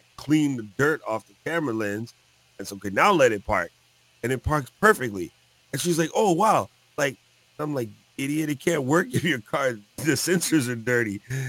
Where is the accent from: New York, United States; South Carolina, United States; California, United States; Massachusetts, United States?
New York, United States; I was like, yo, I grew up in New York. Come on.